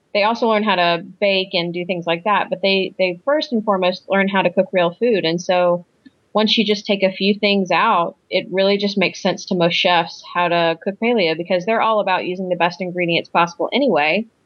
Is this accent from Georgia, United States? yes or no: yes; Norcross, Georgia, United States; I grew up in Atlanta, really close to where Sarah lives now, actually. I grew up in Norcross in Atlanta